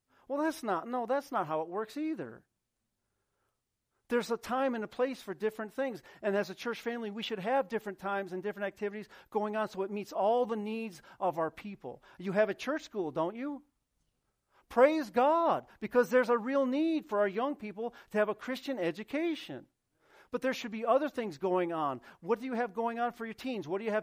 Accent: Union Springs, United States; I grew up, as I told you, I'm from Union Springs. I grew up around Union Springs my whole life.

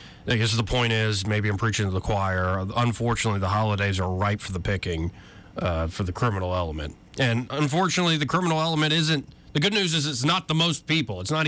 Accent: Montgomery, Alabama, United States; Now, this used to be my stomping grounds. Like, I grew up in County Downs since the sixth grade, going back. And then I lived in Capitol Heights last year. So Atlanta Highway was kind of my area.

